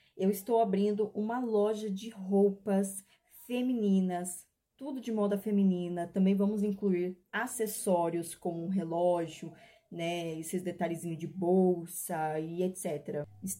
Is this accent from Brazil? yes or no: yes; São Paulo, Brazil; Eu sou de São Paulo, mas a gente não vai entregar só para São Paulo, vamos entregar aí para o Brasil inteiro.